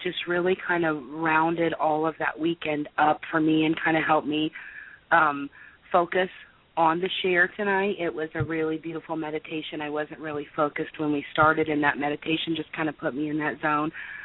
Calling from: Indiana, United States; I'm calling from Indiana.

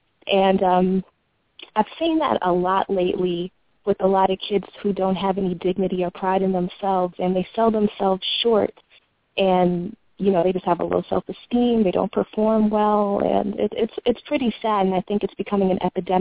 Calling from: Bronx, New York, United States; I'm calling from the Bronx.

